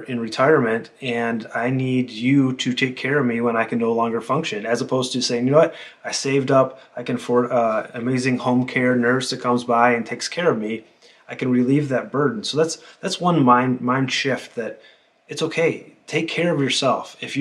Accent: Detroit, Michigan, United States; I didn't travel out of the country other than Canada, but I'm from the Detroit area, so that's like 45 minutes away.

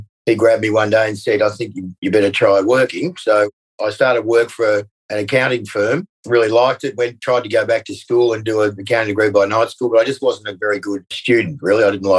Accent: Box Hill South, Victoria, Australia; So I basically grew up in, you know, Box Hill South, where the Bennettswood State School, and was there till I was about 11 or 12.

